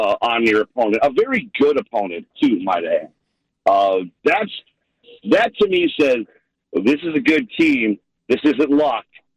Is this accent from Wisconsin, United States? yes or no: yes; Milwaukee, Wisconsin, United States; Like, I'm from Milwaukee, like Mitch. I grew up here, and I remember going to Bucks and Admirals games at the old arena